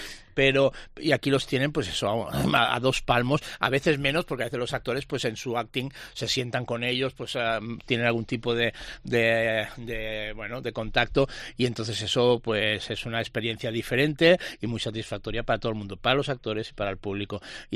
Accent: Ibiza, Balearic Islands, Spain; con el dolor que me supone, porque soy ibicenco, ¿eh? Me iría a Ibiza continuamente

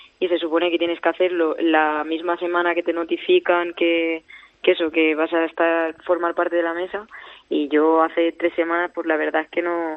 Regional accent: Aielo de Malferit, Valencian Community, Spain; Yo soy valenciana.

